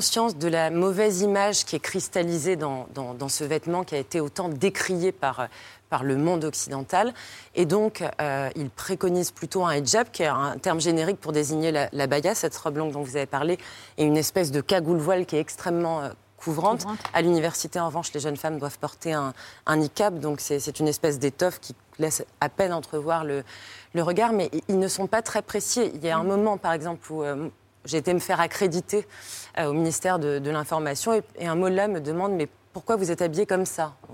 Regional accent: France; c'est extrêmement surprenant quand on est française et qu'on a l'habitude et qu'on vous a appris à regarder les gens droit dans les yeux

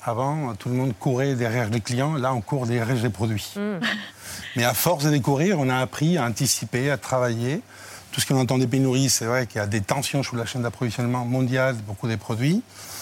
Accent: Spain; accent: Spanish; French is a second language; J'ai un accent espagnol.

